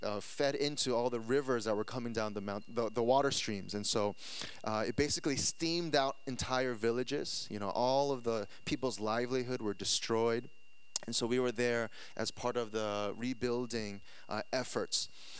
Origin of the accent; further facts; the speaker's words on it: New York, United States; Like, I grew up in New York, but I never been to Texas before, never been to Austin, never been to this church.